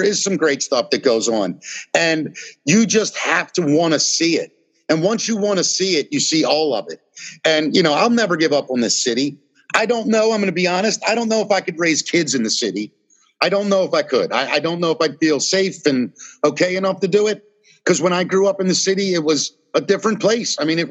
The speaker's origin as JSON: {"language": "English", "town": "Baltimore", "region": "Maryland", "country": "United States", "tie": "born or raised there", "said": "Yeah, right. Actually, I'm Lauraville, right below Hamilton, little Herring Run Park."}